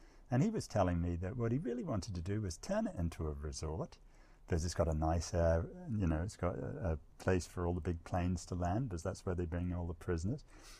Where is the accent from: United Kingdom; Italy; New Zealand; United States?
United Kingdom; Cambridge, East of England; I grew up in Cambridge and my mother was admissions secretary at King's College